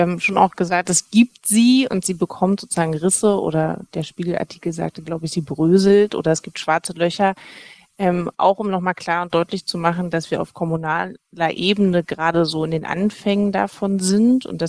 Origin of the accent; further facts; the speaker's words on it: Berlin and Brandenburg, Germany; ich habe mich natürlich ein bisschen mehr auf Berlin und Brandenburg konzentriert, weil das sozusagen auch das ist, wo ich herkomme.